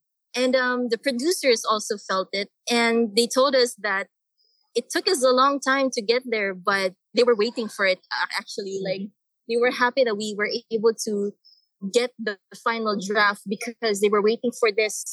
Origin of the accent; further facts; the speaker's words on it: Mindanao, Philippines; Island of the Philippines. And in Mindanao, and I'm from there. Somehow it was my hometown which my family escaped from